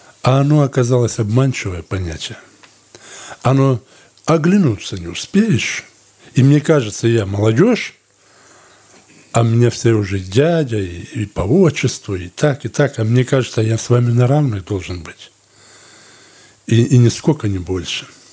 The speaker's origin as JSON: {"language": "Russian", "town": "Blagoveshchenka", "country": "Russia", "said": "я из Благовещенки. 53 года мне."}